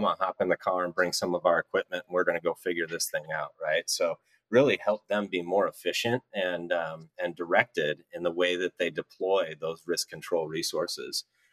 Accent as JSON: {"language": "English", "town": "Cedar Rapids", "region": "Iowa", "country": "United States", "tie": "born or raised there", "said": "there was a pretty catastrophic accident in my hometown of Cedar Rapids."}